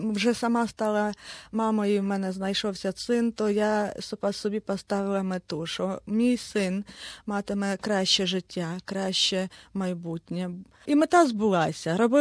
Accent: Zaporizhzhia, Zaporizhzhia Oblast, Ukraine; born there; Народилася в Запоріжжі, батьки українці, але як воно буває дуже часто на Україні, багато різної крові намішалося

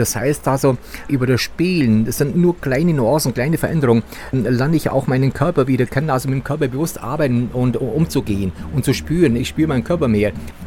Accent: Bavaria, Germany; ich komme aus der Nähe von Augsburg

